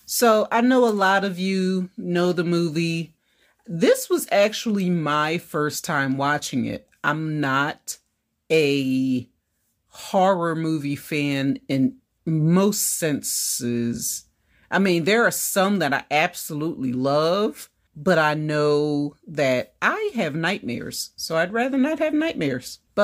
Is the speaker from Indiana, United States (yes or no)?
no; Philadelphia, Pennsylvania, United States; also born or lived in North Carolina; I'm from Philly.